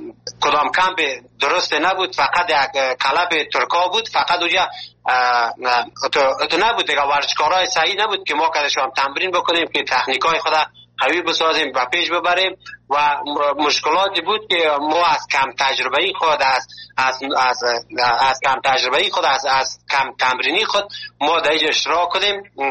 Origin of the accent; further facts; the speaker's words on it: Afghanistan; moved away; ما که اول که از افغانستان آمدیم